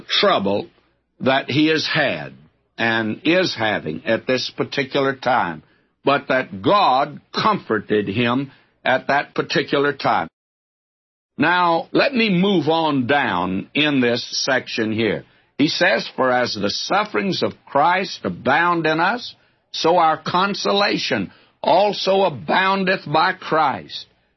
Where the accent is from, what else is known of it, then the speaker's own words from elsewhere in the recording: the South, United States; Well, I'm a Southerner, but I never felt that was any comfort.